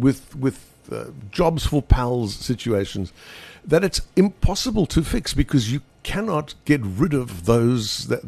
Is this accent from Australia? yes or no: no; South Africa; I'm talking as a South African citizen, I think South African citizens have been listening to politicians talking about change for a hell of a long time.